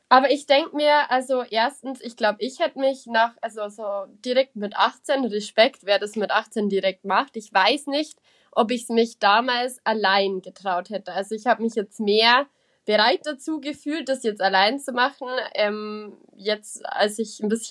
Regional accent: Germany; dass es als Deutscher tatsächlich sehr, sehr einfach ist, ein Visum zu bekommen für Australien

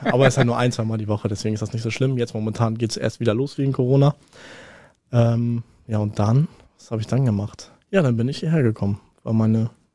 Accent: Pinneberg, Schleswig-Holstein, Germany; also born or lived in Elmshorn; Und dann bin ich in jungen Jahren nach Pinneberg gezogen. Also neben Pinneberg ein Kaff, Borstenhohenrahn, so ein Dorf. Also ein richtiges Landleben hatte ich.

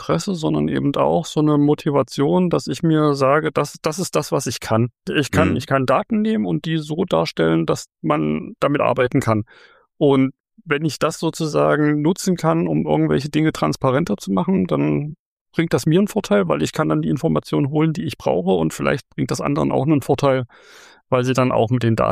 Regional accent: Halle, Saxony-Anhalt, Germany; born there; Ja, ich bin Hallenser, gebürtiger Hallenser, lebe auch noch hier. Ich bin auch totaler Lokalpatriot

